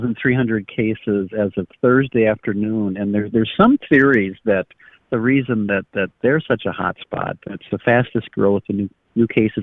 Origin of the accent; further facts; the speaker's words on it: Minnesota, United States; When I interviewed for a job one time, they found out I was from Minnesota